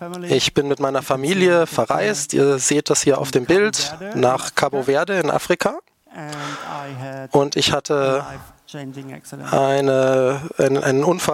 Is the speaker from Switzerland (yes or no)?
no; Berlin, Germany; Über mich: Ich bin aus Berlin.